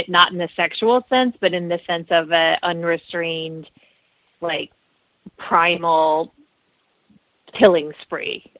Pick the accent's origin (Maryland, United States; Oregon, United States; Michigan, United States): Maryland, United States; Baltimore; Mm-hmm. Baltimore.